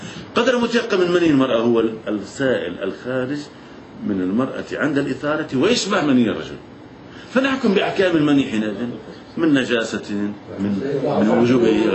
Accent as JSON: {"language": "Arabic", "country": "Lebanon", "first_language": "Lebanese Arabic", "said": "أنا لغة لبنانية بدي أحكي لبناني طبيعي"}